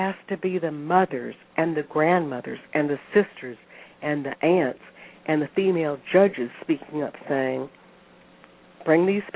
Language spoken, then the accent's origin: English; the South, United States; I'm white. I'm 63 years old. I was raised in the South at a time when segregation was terrible.